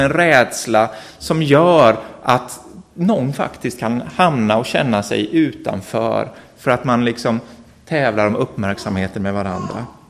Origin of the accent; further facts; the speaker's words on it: Mullsjö, Jönköping County, Sweden; now in Linköping, Sweden; Vi kommer ju från Mullsjö allihop, det kanske är logiskt om man är syskon, men hamnat i Linköping hela gänget och bor på varsin ända av stan i varsitt hus.